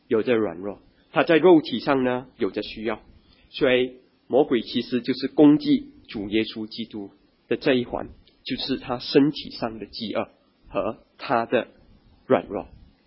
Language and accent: Chinese; China; 如果说我们中国人的话，可能就是可能就是石头变馒头啊